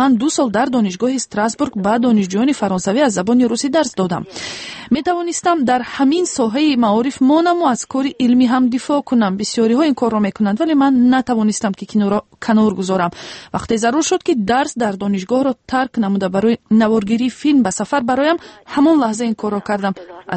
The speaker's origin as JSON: {"language": "Persian", "country": "Tajikistan", "first_language": "Tajik", "said": "هرچند زبان تاجیکی زبان مادری من هم هست"}